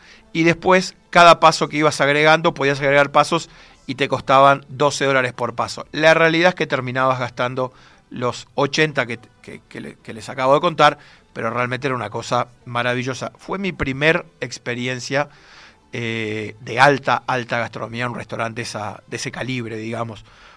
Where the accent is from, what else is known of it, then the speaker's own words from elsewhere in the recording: Uruguay; mirá, soy un periodista de Uruguay